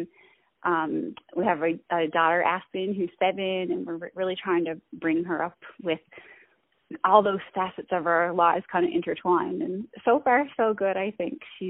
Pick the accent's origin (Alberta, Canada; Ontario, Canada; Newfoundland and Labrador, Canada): Newfoundland and Labrador, Canada; Corner Brook; now in Rocky Harbor, Canada; I'm a born and bred Newfoundlander. I grew up in Corner Brook, live in Rocky Harbor now